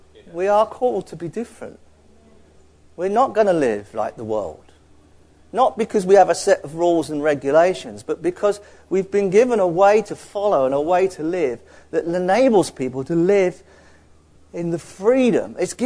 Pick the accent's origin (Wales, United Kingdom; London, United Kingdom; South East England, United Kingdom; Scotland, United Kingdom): London, United Kingdom; now in Scarborough, United Kingdom; I mean, I love living in Scarborough, but I'm a refugee from London.